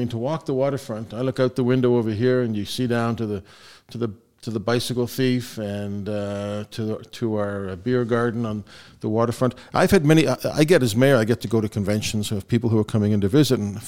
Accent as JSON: {"language": "English", "town": "Belfast", "region": "Northern Ireland", "country": "United Kingdom", "tie": "born there", "said": "Yeah, so now, as I told you, I was born in Belfast, so I got it on both ends."}